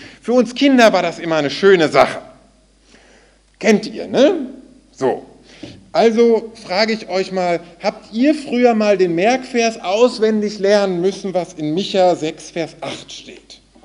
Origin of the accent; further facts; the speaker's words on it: Gütersloh, North Rhine-Westphalia, Germany; born there; Ich bin in Gütersloh geboren